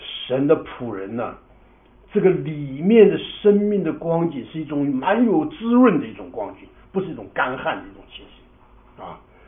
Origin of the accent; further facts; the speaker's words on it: China; 这个我们中国人讲这个山有多高啊，水就有多高啊